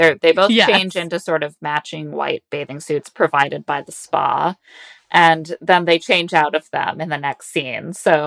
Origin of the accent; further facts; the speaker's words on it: Manhattan, New York, United States; this is the vibrant cityscape of my hometown, Manhattan